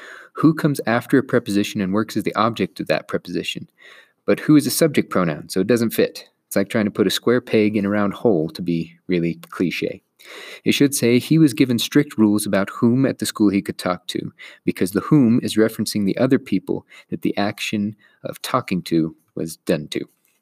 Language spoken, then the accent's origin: English; Idaho, United States; accent: Idaho; Because of the me and the and combined together with my awful Idaho accent caused it to sound like I was calling Sarah mean.